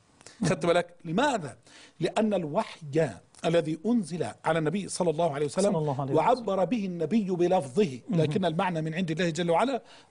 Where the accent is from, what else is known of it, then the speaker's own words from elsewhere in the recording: Egypt; إحنا كمصريين